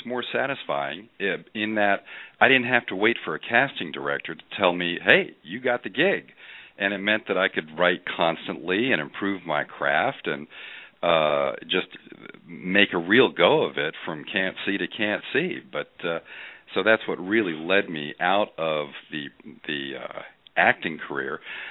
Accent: Eastern Shore, United States; Even though I'm from the Eastern Shore, that was not part of my personal history.

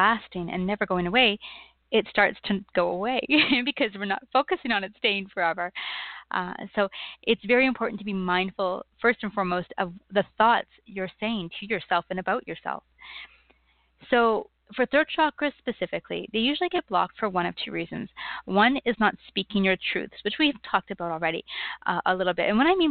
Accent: Canada; I'm a Canadian, so I will apologize as I will. But that's just part of our personality.

